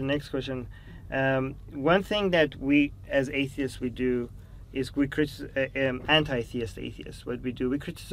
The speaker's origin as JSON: {"language": "English", "country": "Iran", "second_language": "English", "said": "Like, I'm from Iran, right?"}